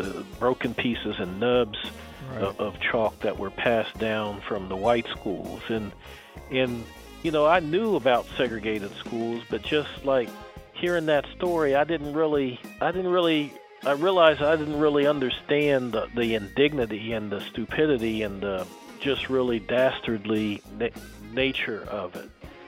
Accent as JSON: {"language": "English", "town": "Muncie", "region": "Indiana", "country": "United States", "tie": "born there", "said": "I was born in Muncie, Indiana, also known as Middletown, USA, because it was deemed kind of like the typical Midwestern small town"}